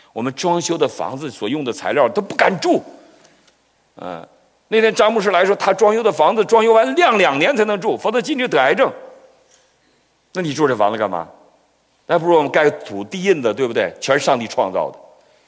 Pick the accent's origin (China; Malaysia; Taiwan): China; Northeast China; 这浙江我觉得比我们东北人会教导